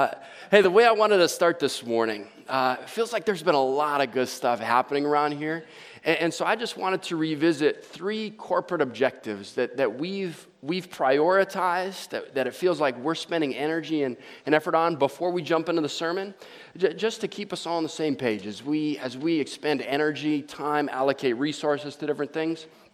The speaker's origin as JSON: {"language": "English", "region": "Hawaii", "country": "United States", "said": "So it's not intentional because I'm from Hawaii that I'm giving you the shaka this morning."}